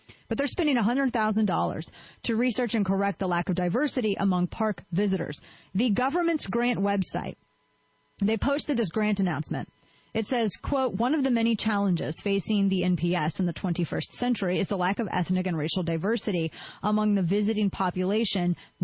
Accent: St. Louis, Missouri, United States; That's my hometown, the St. Louis.

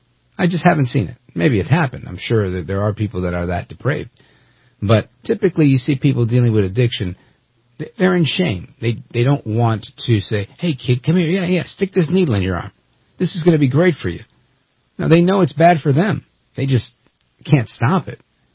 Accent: Brooklyn, New York, United States; because I grew up in Brooklyn, New York, and in where I lived, I couldn't say I lived in a Jewish neighborhood, because there was a bunch of Arabs in our neighborhood.

